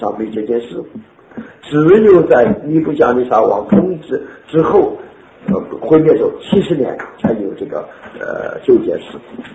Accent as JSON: {"language": "Chinese", "country": "China", "said": "还有一个意思，我们中国人，中国人话"}